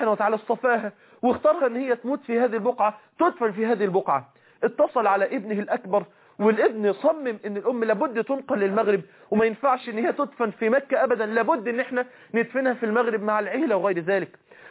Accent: Egypt; قال لي يا ابني احنا انت منين؟ قلت له انا من مصر.

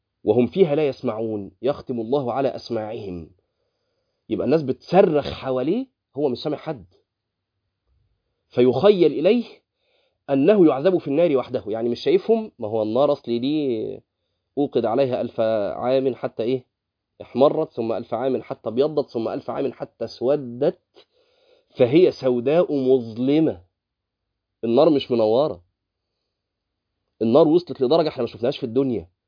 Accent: Egypt

